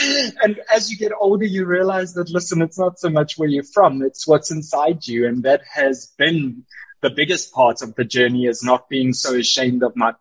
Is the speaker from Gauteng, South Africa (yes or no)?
yes; Boksburg, Gauteng, South Africa; also born or lived in Cape Town / Johannesburg / Georgia, United States; I was in Georgia for a while in the US. And now I'm back at my roots. So at the core of me, just a very humble, regular guy from a small town named Boksburg. And I used to stay in Clearwater Estate in Boksburg.